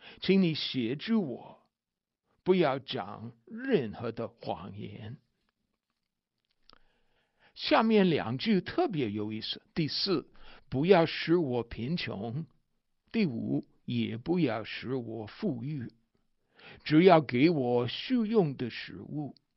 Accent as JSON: {"language": "Chinese", "country": "United States", "said": "我们美国人也吃米，也吃面包，也吃面条，也吃玉米，也吃马铃薯"}